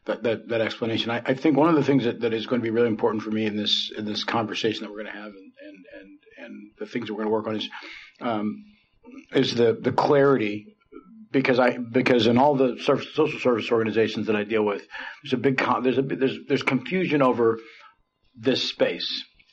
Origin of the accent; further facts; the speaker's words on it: Oklahoma, United States; also born or lived in California; I was born here in California, but I grew up in Oklahoma, and Oklahoma is known as the state where you can work at the mall and still buy a home.